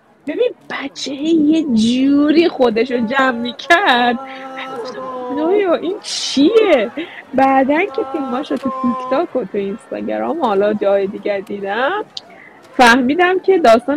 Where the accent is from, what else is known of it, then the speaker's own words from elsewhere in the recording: Iran; now in Japan; ما ایرانیم دیگه.